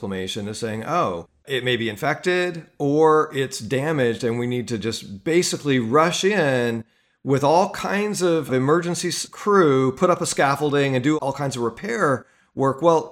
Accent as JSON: {"language": "English", "country": "United States", "said": "You know, as an American, it's often embarrassing and alarming to think of cultural hegemony"}